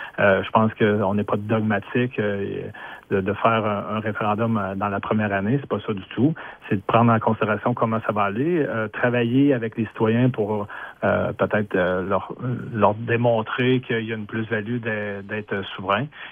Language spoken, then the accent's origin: French; Saint-Apollinaire, Quebec, Canada; je suis natif de Saint-Apollinaire, je connais bien le terrain